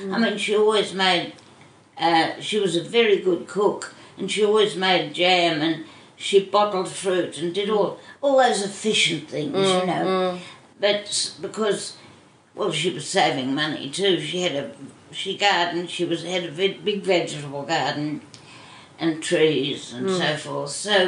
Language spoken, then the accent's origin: English; Melbourne, Victoria, Australia; Well, I grew up in Essendon in Melbourne because at that stage my father was member for Essendon, state member for Essendon.